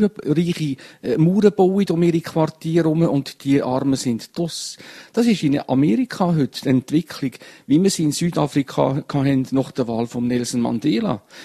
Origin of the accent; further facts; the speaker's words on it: Valais, Switzerland; Und es ist mir eine riesen Freude, dass ich Leute hier jetzt vorstellen durfte, die man als Walliser nicht einmal könnte.